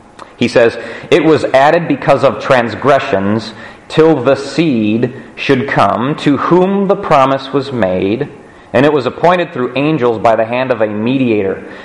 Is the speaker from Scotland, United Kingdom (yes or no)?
yes; Scotland, United Kingdom; I'm not anyway. I'm Scottish.